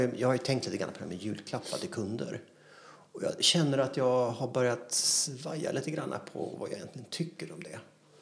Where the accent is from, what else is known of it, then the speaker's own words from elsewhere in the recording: Gothenburg, Västra Götaland County, Sweden; Som gammal göteborgare, vet du, så ligger de varmt om hjärtat.